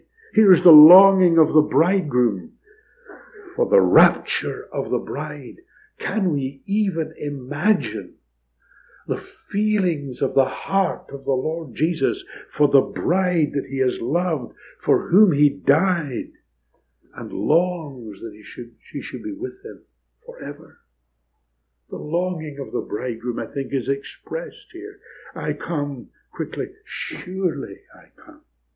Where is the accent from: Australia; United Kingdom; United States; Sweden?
United Kingdom; Scotland; When our kids were small, being a Scot, I had to find a way to supply them with pocket money.